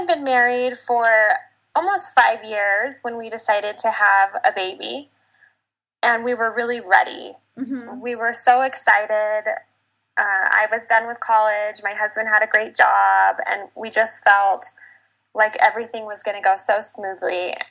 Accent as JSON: {"language": "English", "town": "Salt Lake City", "region": "Utah", "country": "United States", "tie": "born or raised there", "said": "I grew up in Salt Lake City, Utah."}